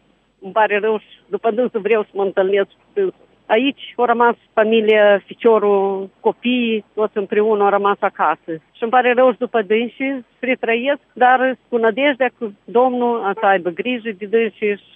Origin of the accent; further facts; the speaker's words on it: Chernivtsi Oblast, Ukraine; De la regiunea Cernăuți.